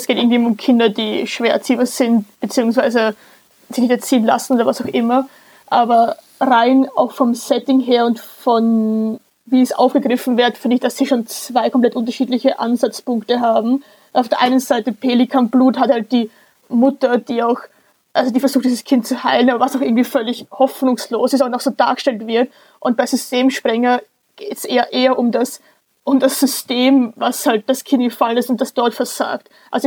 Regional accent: Austria; Ja, ich komme aus Österreich, stimmt.

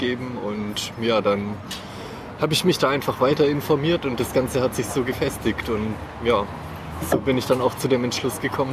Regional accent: Baden-Württemberg, Germany; moved away as an adult; also born or lived in Palatinate; now in Mannheim, Germany; Ich komme eigentlich vom Bodensee, aber bin dann zu meinem Zivildienst 2001 in die Pfalz gezogen und seitdem ein bisschen rumgekommen und jetzt seit 2007 eigentlich in Mannheim ansässig.

